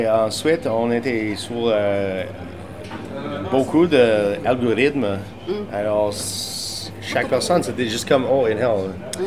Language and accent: French; Saskatchewan, Canada; On vient de la Saskatchewan.